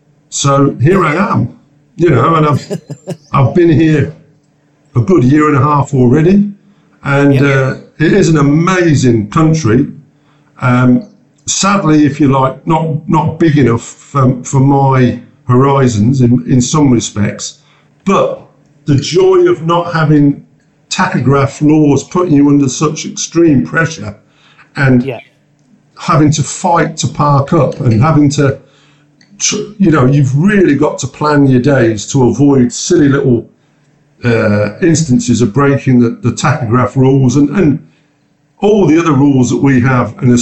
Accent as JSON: {"language": "English", "town": "Northampton", "region": "East Midlands", "country": "United Kingdom", "said": "I'm not Norfolk, I'm not Suffolk, I'm from Northampton"}